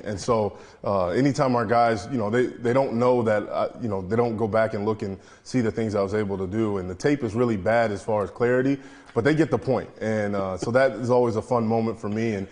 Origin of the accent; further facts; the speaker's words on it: Indiana, United States; because, you know, I'm from Indiana. I always felt like I was gonna go to Indiana.